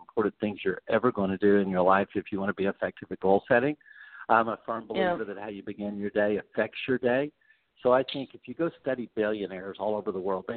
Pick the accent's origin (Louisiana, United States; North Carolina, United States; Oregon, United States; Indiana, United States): Louisiana, United States; You know, growing up in Louisiana, you know, when someone dies in New Orleans, we have a parade.